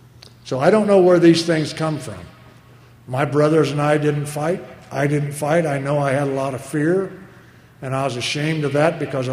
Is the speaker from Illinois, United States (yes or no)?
yes; Illinois, United States; born there; I was born in Illinois, and mom and dad were married to each other 50 years.